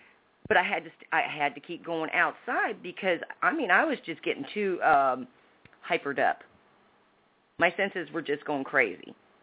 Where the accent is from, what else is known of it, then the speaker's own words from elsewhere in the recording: Iowa, United States; Even though I was raised in Iowa, it's the difference.